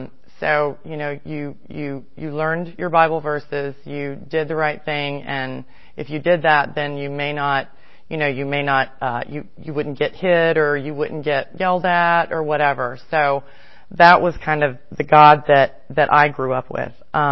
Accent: St. Petersburg, Florida, United States; born there; I was born in St. Petersburg, Florida in the late 60s, really late, almost 70s.

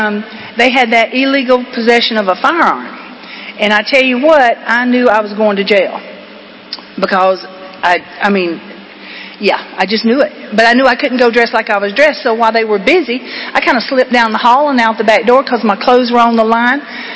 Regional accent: Georgia, United States; now in Port Charlotte, United States; Now, y'all can tell by my voice, my accent, that I didn't come from there. I come from here, from Georgia.

